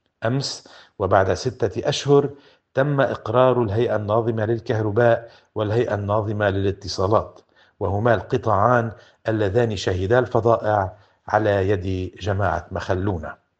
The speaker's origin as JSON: {"language": "Arabic", "country": "Lebanon", "said": "نحن كلبنانيين سياديين أحرار"}